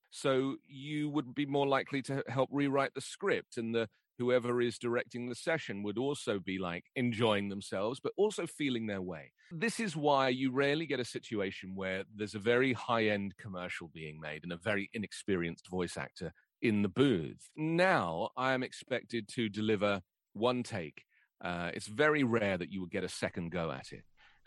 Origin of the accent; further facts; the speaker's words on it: London, United Kingdom; born there; I was born in London.